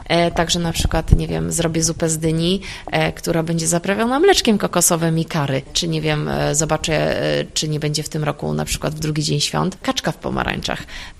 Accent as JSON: {"language": "Polish", "region": "Lesser Poland", "country": "Poland", "lives_now": "Kraków, Poland", "said": "Ja pochodzę z Beskidu Niskiego, więc tutaj mam trochę wpływów też austriackich w mojej kuchni takiej domowej, ale tutaj w Krakowie, gdzie ja robię święta Bożego Narodzenia"}